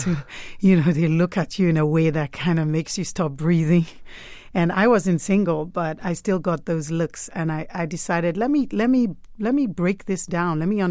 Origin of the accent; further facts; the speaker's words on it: Lagos, Nigeria; moved away as an adult; also born or lived in United States; I was born in Lagos, Nigeria, and I went through high school there, and then I moved to the U.S. and went to college. And years later, I married a Nigerian and moved back to Nigeria.